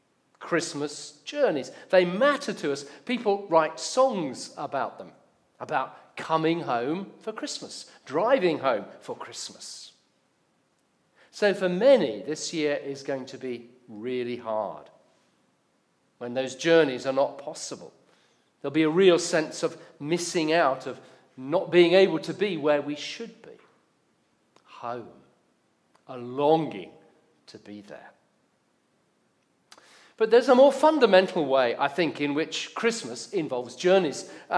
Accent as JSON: {"language": "English", "region": "South East England", "country": "United Kingdom", "tie": "born or raised there", "said": "I grew up in Surrey. My dad worked at Royal Holloway College, but my parents were both from Cannock in Staffordshire. That's where all the family lived."}